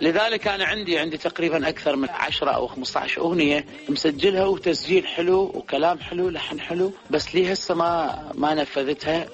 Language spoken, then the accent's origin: Arabic; Iraq; ونتمنى أنه يجمعنا بلدنا ونشتم هوا العراق الطيب، ونغني بالعراق أغانينا اللي إحنا نحبها بلهجتنا اللي نحبها